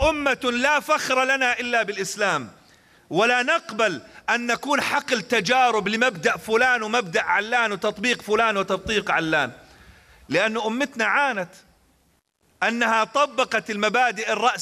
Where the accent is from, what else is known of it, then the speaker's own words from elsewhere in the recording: Jordan; أبشركم طبعا نسبة الطلاق عندنا في الأردن